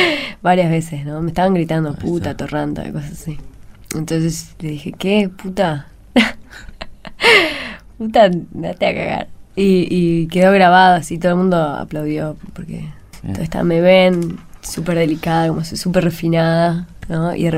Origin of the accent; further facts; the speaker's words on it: Ireland; born there; Spanish is a second language; Yo nací en Irlanda.